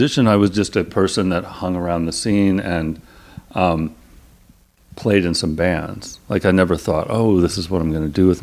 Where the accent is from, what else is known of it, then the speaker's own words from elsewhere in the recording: Claremont, California, United States; I grew up in Claremont, which is like 30 miles east of here. It's a college town.